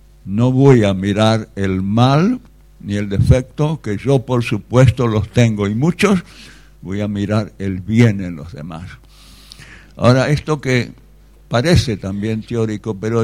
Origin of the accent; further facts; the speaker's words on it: Buenos Aires, Argentina; born there; Sabéis que yo nací en Buenos Aires